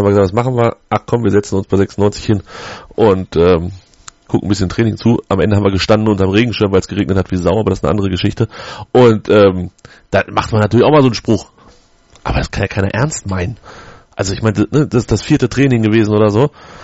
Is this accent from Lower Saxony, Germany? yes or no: yes; Havelse, Lower Saxony, Germany; Havelse gegen Hannover. Und das ist meine alte Heimat, Havelse.